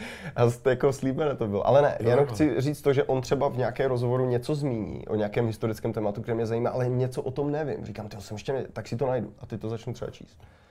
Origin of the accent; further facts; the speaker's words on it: Karviná, Moravian-Silesian Region, Czechia; já jsem prostě synek z Karviné